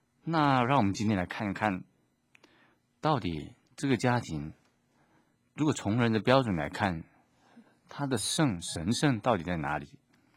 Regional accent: Minxiong, Chiayi County, Taiwan; 我就跟他们说：“我是嘉义民雄人。”

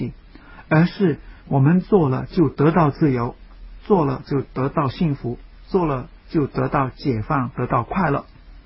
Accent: China; 我们中国人讲天命之谓性，天主创造了生命，也创造了生命的法律

